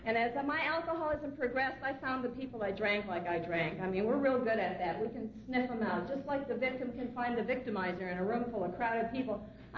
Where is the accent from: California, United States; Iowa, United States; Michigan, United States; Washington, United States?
Iowa, United States; You know, I grew up in Iowa, and I don't know about you, but that was my first resentment where I realized I was landlocked.